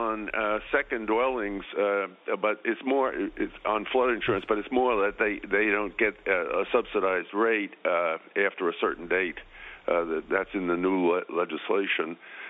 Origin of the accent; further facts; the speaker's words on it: Oceanside, California, United States; I'm from Oceanside, so I know your area pretty well, so I know where you are.